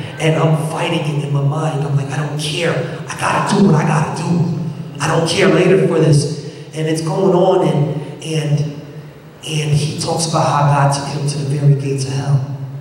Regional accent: New York, United States; I was from New York, I was a little bigger at the time, and I was the muscle

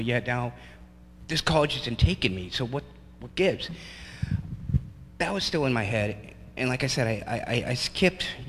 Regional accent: Dallas, Pennsylvania, United States; As you said … from Dallas, Pennsylvania. Just don't hold the Cowboys against me. Just next year. Near Scranton.

